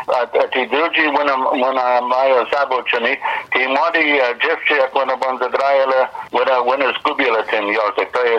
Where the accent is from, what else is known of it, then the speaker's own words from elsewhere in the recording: Pomeranian Voivodeship, Poland; first language Kashubian; Polish is a second language; Nie, ja godam po kaszubsku, to jest nasz język, to jest nasza rodna mowa.